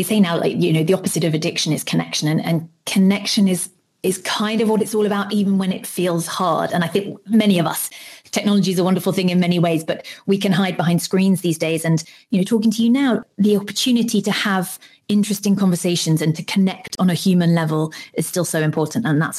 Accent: United Kingdom; I'm British

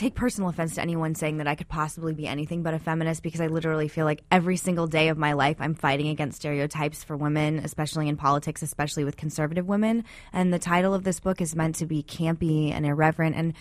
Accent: Arizona, United States; You know, I grew up in Arizona, and Arizona is really the heart of gun culture.

